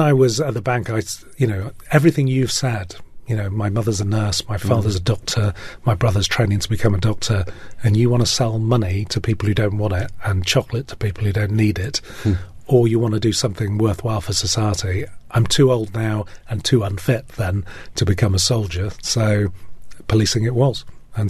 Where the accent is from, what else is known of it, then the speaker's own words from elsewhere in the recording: West Midlands, United Kingdom; when I was growing up in the West Midlands